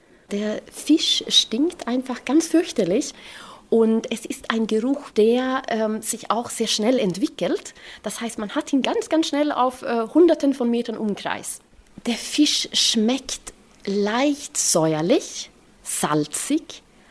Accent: Sweden; German is a second language; heute werde ich über eine ganz besondere Delikatesse aus meiner Heimat Schweden erzählen.

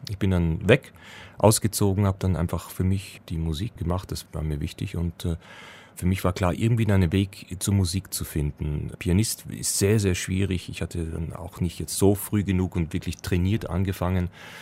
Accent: Regensburg, Bavaria, Germany; born there; now in Munich, Germany; einen Bezug über meine Geburtsstadt Regensburg, die sich ja quasi an der Grenze Richtung Tschechei oder damals Tschechoslowakei

